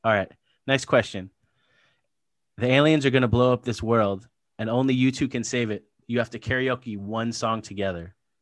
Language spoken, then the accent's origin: English; San Clemente, California, United States; So I'm from San Clemente.